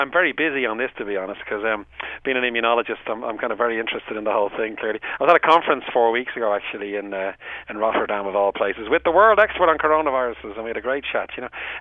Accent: Bray, County Wicklow, Ireland; I am from Bray, as you know.

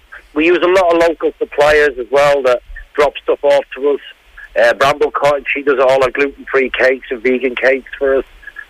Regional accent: Dún Laoghaire, Leinster, Ireland; also born or lived in England; now in Wicklow, Ireland; I was born and bred in Dunleary, in Trudy's restaurant. My mum had the famous Trudy's restaurant, Dunleary, so I've been cooking from the age of 12, and then decided to go to England for 25 years. Come back here 8 years ago

